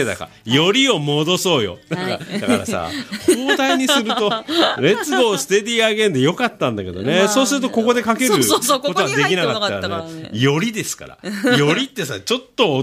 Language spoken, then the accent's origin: Japanese; Yokosuka, Kanagawa, Japan; というタイトル私の出身地ですから、